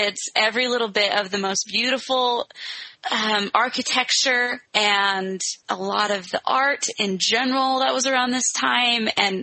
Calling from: Oxford, South East England, United Kingdom; I am actually recording from Oxford, England.

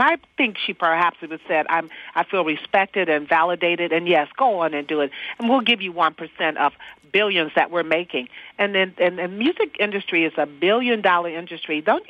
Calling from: Detroit, Michigan, United States; I am calling from Motown.

